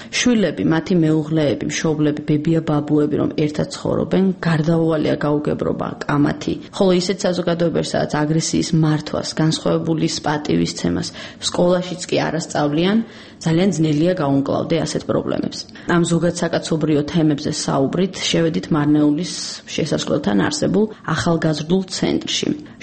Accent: Ozurgeti, Guria, Georgia; ამ ცენტრში გატარებულმა რამდენიმე საათმა ჩემი ბავშვობა გამახსენა. ოზურგეთში თუ რაიმე სახის ბავშვთა გაერთიანება იყო, ყველგან ვიყავი ჩართული.

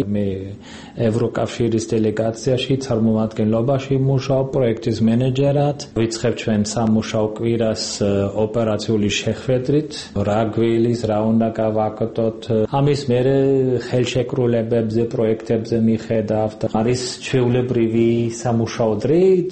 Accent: West Germany, Germany; Georgian is a second language; now in Georgia; მე დასავლეთ გერმანიიდან ვარ, ეს რომ იქაურ გერმანიიდან

